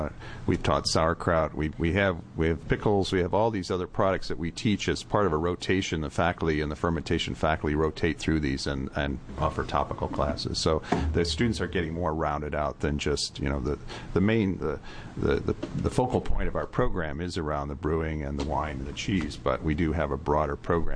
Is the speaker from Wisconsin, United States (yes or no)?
no; Illinois, United States; You know, I came from Illinois where you had corn and soybeans and hogs.